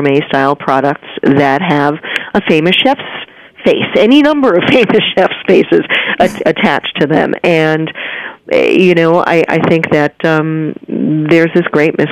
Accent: New York, United States; growing up in New York, being a New Yorker at a time in the, you know, 60s, 70s, and 80s when food was very big

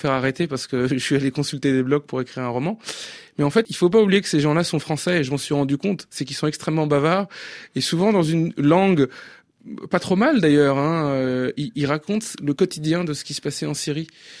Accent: Nantes, Pays de la Loire, France; je suis issu de la banlieue de Nantes. C'est l'enfance dans laquelle j'ai grandi, les sans-papiers. On était une famille sans-papiers, nous aussi. On a eu nos papiers ensuite, puis on est devenus français.

